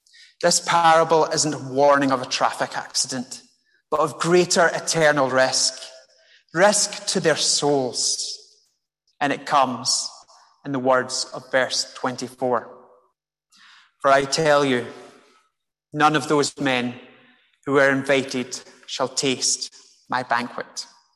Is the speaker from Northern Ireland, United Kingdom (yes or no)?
no; Scotland, United Kingdom; I, as a Scot, I am a Gentile.